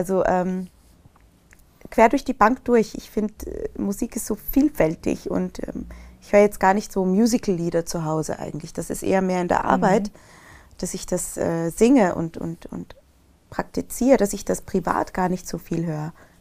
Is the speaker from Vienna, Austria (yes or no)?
yes; Vienna, Austria; Ich bin ja in Wien geboren und aufgewachsen, deswegen bin ich mit dem Dialekt irgendwie groß geworden.